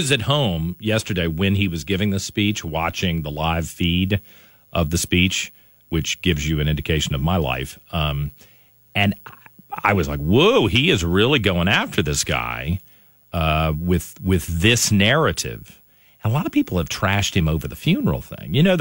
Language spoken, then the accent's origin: English; the South, United States; Now, from a social standpoint, I'm a Southerner.